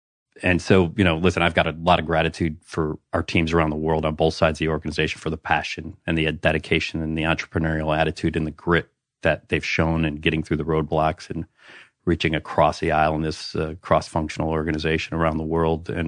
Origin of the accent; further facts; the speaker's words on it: Illinois, United States; Grew up in the suburbs of Chicago, relatively blue-collar family, youngest boy out of five boys.